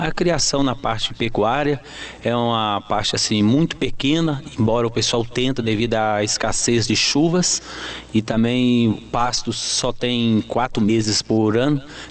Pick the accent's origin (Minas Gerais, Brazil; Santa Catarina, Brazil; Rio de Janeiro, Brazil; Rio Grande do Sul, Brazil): Minas Gerais, Brazil; somos mineiro, mineiro tradicional mesmo. Então recebemos o convite, fomos de Belo Horizonte para Vitória